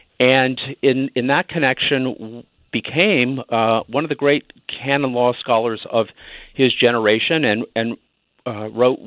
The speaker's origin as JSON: {"language": "English", "region": "Southwest", "country": "United States", "tie": "born or raised there", "said": "I was teaching very happily there. I grew up in the Southwest."}